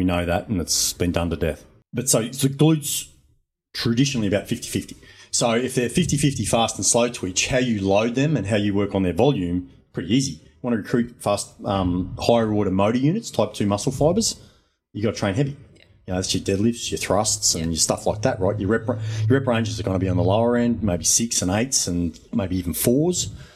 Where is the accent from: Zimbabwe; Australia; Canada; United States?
Australia; Chinchilla, Queensland; You couldn't get more Australian than me. I'm from Chinchilla, Western Queensland, mate.